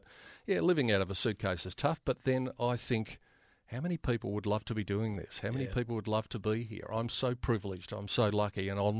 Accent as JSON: {"language": "English", "country": "Australia", "said": "And so as an Aussie overseas"}